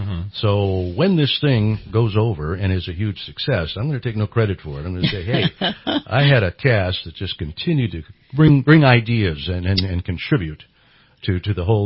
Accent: Illinois, United States; Now, even growing up in Illinois, I could pick up KDKA in Pittsburgh as a kid.

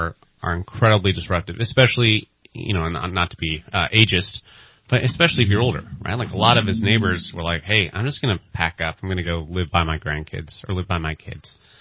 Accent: Sacramento, California, United States; My wife's from the Bay Area. I'm from Sac. My brother's here.

